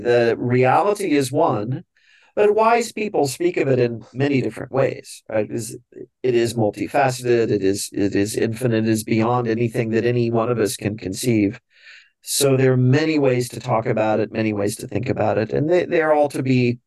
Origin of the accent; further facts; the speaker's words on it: Missouri, United States; when I was very young, I grew up in a small town in Missouri. I grew up in the Catholic faith